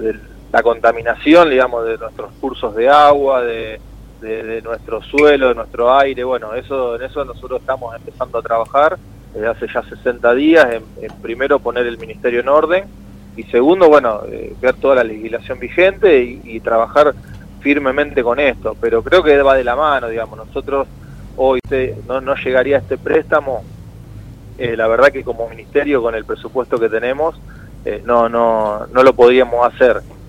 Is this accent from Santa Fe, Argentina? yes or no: yes; Soldini, Santa Fe, Argentina; soy de Soldini, de la zona de acá de Rosario, y acá a 40 kilómetros tenemos un parque nacional